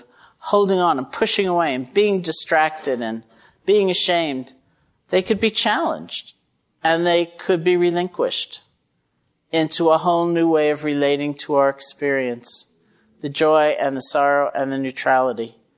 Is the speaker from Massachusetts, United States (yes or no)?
yes; Massachusetts, United States; And it's December, right? And I'm from Massachusetts, so that's different.